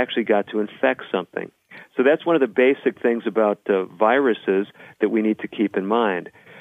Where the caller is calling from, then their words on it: Albuquerque, New Mexico, United States; I'm speaking from Albuquerque, New Mexico. At this point, there is no Ebola virus here.